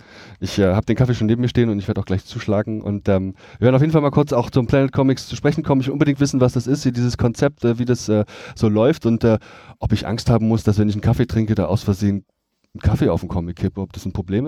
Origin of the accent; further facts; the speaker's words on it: Erfurt, Thuringia, Germany; Erfurt ist ja auch meine Heimatstadt. Ich bin hier aufgewachsen